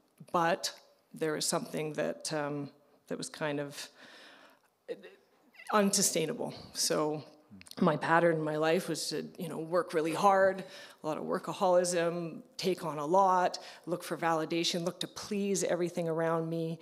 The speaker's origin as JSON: {"language": "English", "town": "Vancouver", "region": "British Columbia", "country": "Canada", "tie": "born or raised there", "said": "I have an older sister and a mom and a dad, and we grew up in Vancouver"}